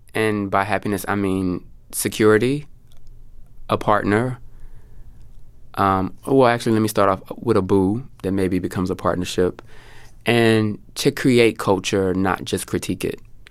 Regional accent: Houston, Texas, United States; well, so I'm from Houston, but not from a nice part.

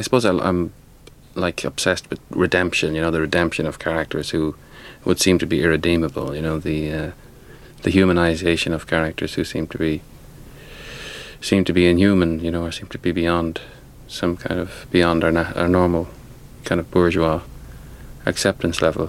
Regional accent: Dublin, Leinster, Ireland; also born or lived in Roscommon; I mean, my father, we came from Roscommon, a small farm in Roscommon. He just moved to Dublin, you know, when I was born, you know, so that this kind of peasant thing is still quite strong, and even if you grew up in Dublin.

